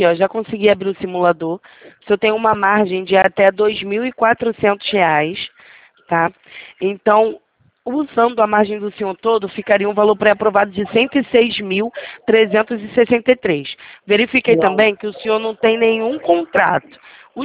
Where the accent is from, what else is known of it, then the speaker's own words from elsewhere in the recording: Rio de Janeiro, Brazil; sou do Rio de Janeiro.